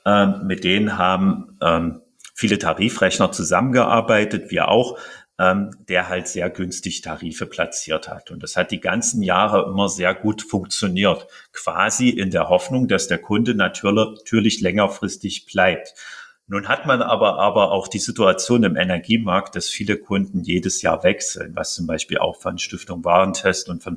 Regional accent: Halle, Saxony-Anhalt, Germany; auch hier in meiner Heimatstadt Halle war ja auch der Fall

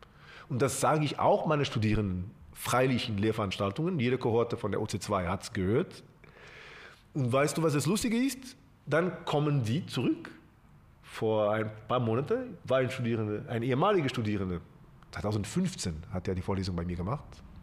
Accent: Portugal; German is a second language; Also Portugal bleibt meine Heimat. Ich bin viel näher an Portugal als andere Länder, klar.

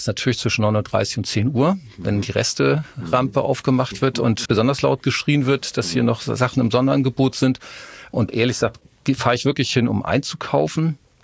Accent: Hamburg, Germany; born there; ich bin im Alstertal geboren.

